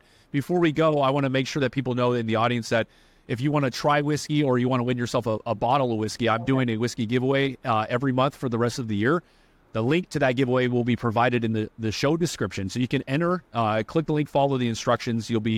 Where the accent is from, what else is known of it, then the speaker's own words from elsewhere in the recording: California, United States; I'm from California, too.